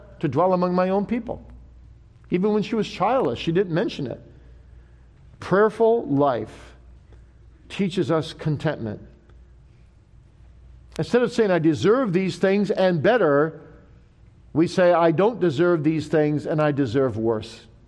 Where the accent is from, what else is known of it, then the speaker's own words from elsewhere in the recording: Kalamazoo, Michigan, United States; You know, I grew up in Kalamazoo, Michigan, and we had a young people's group in our church that was really into bird watching.